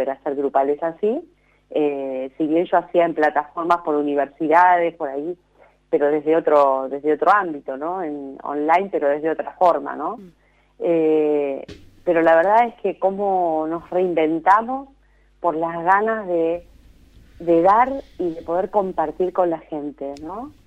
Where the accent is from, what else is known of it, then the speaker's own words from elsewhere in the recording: Argentina; yo soy argentina